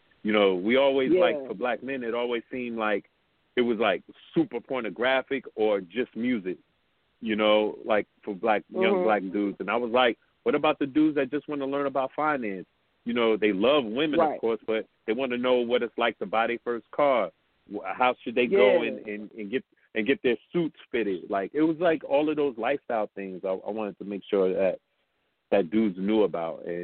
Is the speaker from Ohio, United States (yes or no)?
no; Brooklyn, New York, United States; So all of that was part of, you know, growing up in Brooklyn.